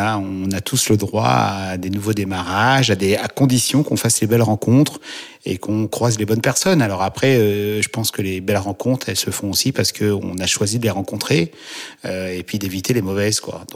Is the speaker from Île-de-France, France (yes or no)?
yes; Créteil, Île-de-France, France; j'ai grandi dans la banlieue parisienne, à Créteil. Donc, je suis né là-bas, j'ai grandi là-bas.